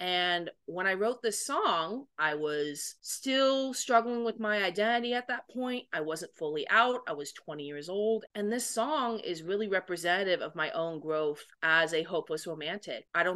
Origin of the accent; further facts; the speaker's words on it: Novato, California, United States; You know, I grew up in Novato, California. I was in a beautiful two-story house for most of my life.